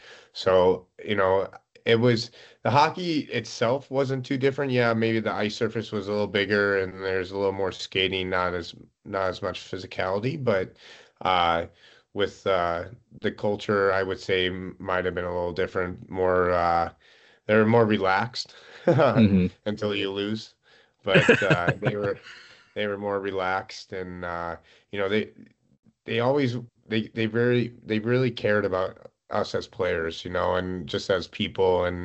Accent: St. Louis, Missouri, United States; Growing up in St. Louis, didn't really learn how to ski

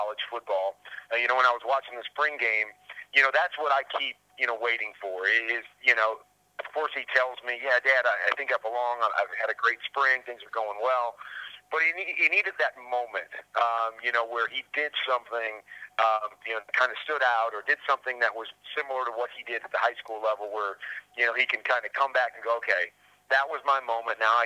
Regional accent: Cedar Rapids, Iowa, United States; And I grew up in Cedar Rapids, Iowa. So in Iowa, we didn't have a pro sports team.

